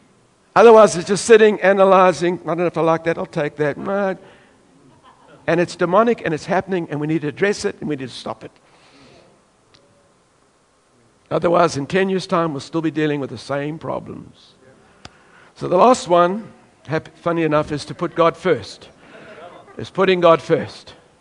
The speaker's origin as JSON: {"language": "English", "country": "South Africa", "tie": "born or raised there", "moved": "yes", "lives_now": "Australia", "said": "When I grew up in South Africa, we had very little freedom, but we had lots of responsibility."}